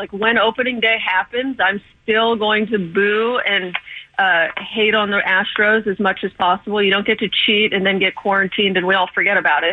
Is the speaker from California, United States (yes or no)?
yes; California, United States; born and raised in California, so I can't forget about the... What are they, the Los Angeles Angels of Anaheim these days?